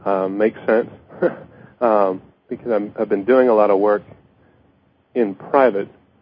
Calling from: California, United States; from California.

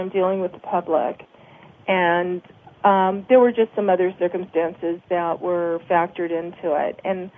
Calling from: Phoenix, Arizona, United States; I'm calling in from Phoenix.

